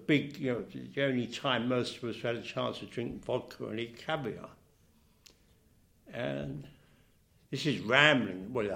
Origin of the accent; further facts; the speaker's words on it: Kentish Town, London, United Kingdom; I was a working-class kid who didn't expect to go to university. I came from Kentish Town, which in those days was a real working-class area. I went to school in Soho, actually.